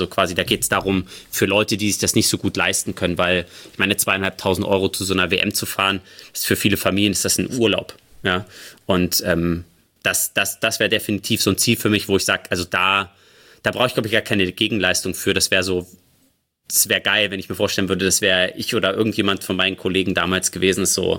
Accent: Cottbus, Brandenburg, Germany; ich komme ja eigentlich aus Cottbus

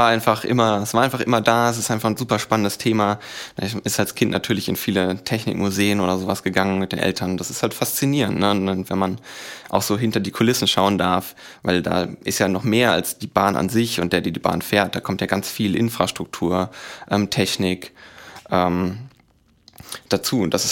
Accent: Offenbach, Hesse, Germany; war in Offenbach, wo ich herkomme, auch aktiv so ein bisschen

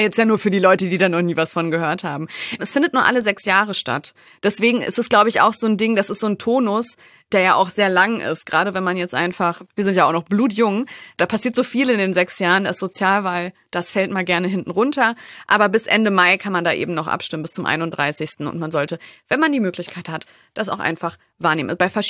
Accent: Wolfsburg, Lower Saxony, Germany; bin aus Wolfsburg, da passiert das so.

